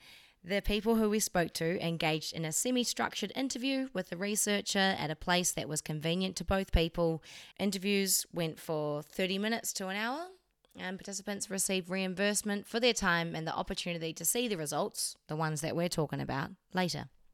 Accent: New Zealand; in case you haven't heard from my accent, I'm also from New Zealand.

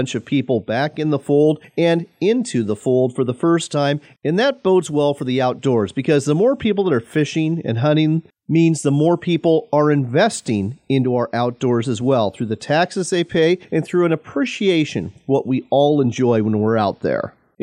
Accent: Washington, United States; And in my home state of Washington, they went further than that.

